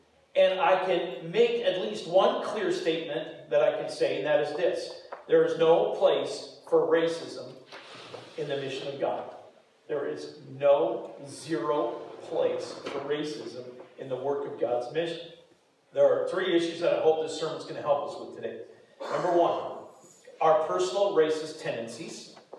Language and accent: English; Golden, British Columbia, Canada; I grew up in Golden, BC, and we never saw a black guy in our town.